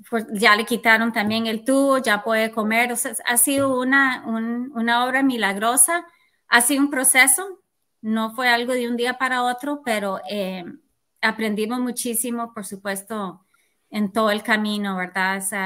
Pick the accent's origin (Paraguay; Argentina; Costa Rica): Costa Rica; la esposa de Michael, soy de Costa Rica